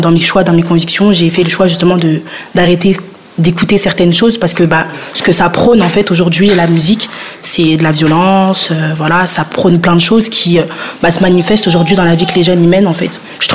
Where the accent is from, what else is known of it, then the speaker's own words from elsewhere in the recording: Sarcelles, Île-de-France, France; je suis référente participation et citoyenneté des jeunes pour la ville de Villiers depuis peu, mais je suis de Sarcelles à la base.